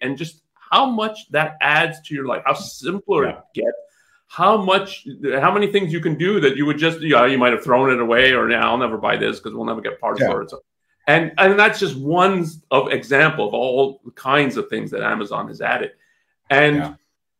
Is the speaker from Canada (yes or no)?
yes; Canada; I was born in Canada, raised in Canada, but I'm, my parents are, one is from India and one's from Germany.